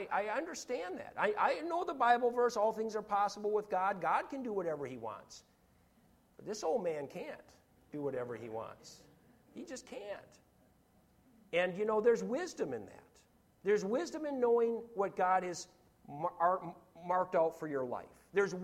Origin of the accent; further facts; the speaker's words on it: Minnesota, United States; It's like I've shared about me growing up in Minnesota. Everybody drank beer in Minnesota.